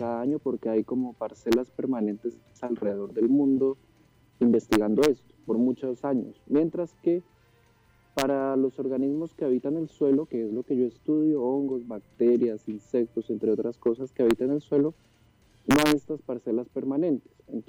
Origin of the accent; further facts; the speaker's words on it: Popayán, Cauca, Colombia; yo tengo 28 años, nací en Popayán en el 91